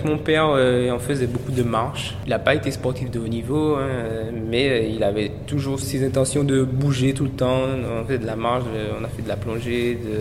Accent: Martinique; now in France; Principalement pour les études, parce que comme quand je suis parti de Martinique, j'avais fait cette année-là, j'ai fait 5e au championnat de France espoir.

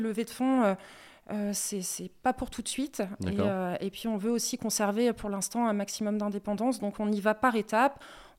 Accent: Troyes, Grand Est, France; Alors aujourd'hui, j'ai 34 ans. Je suis troyenne, donc de département de l'Aube, région Grand Est.

